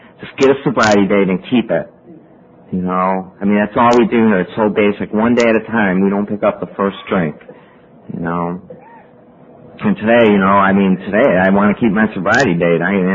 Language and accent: English; Cleveland, Ohio, United States; I grew up over here. I grew up down in Cleveland on East 71st Street, you know, and I got had a mom and a dad, and I have two older brothers, and I have a twin sister